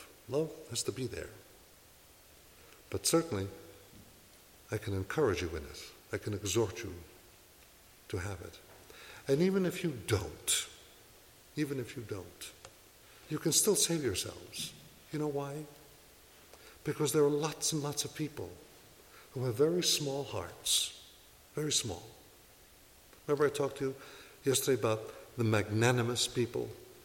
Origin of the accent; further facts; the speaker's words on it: Sicily, Italy; I'm from Sicily, or the Kingdom of the Two Sicilies, as it's called.